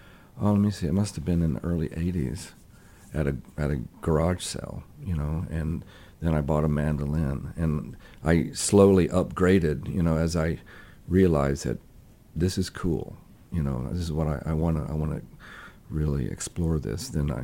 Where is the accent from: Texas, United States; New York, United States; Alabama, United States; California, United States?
Texas, United States; born there; moved away; also born or lived in Saudi Arabia / Bahrain; I was born in Texas, so... We moved about 69, we moved overseas to the Middle East, Saudi Arabia. and Bahrain.